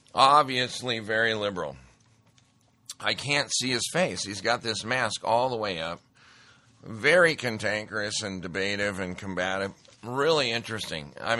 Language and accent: English; Montana, United States; I grew up in Montana. We have saline seep.